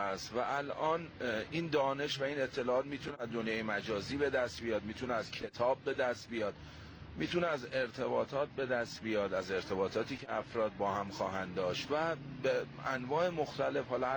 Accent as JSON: {"language": "Persian", "town": "Damghan", "region": "Semnan", "country": "Iran", "also_born_or_lived": "Tehran", "lives_now": "Shiraz, Iran", "said": "بنده دامغان و تهران هستم."}